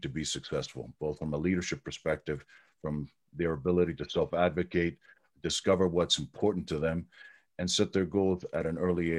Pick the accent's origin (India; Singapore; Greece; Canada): Greece; now in United States; I'm actually very Greek from that perspective. So I've traveled around. I come from a multicultural background